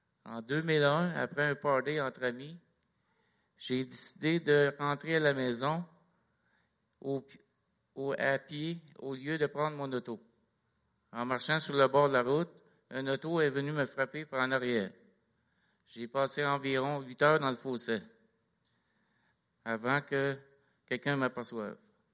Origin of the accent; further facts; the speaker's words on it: Gatineau, Quebec, Canada; Je suis le plus vieux d'une famille de 5 enfants. J'ai grandi ici à Gatineau.